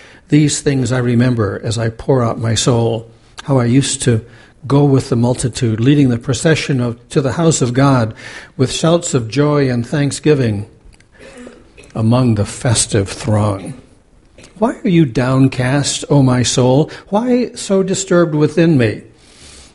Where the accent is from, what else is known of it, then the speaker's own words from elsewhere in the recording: New Hampshire, United States; I'm from New Hampshire. I grew up 42 miles from Fenway Park, but who's bringing up the Red Sox?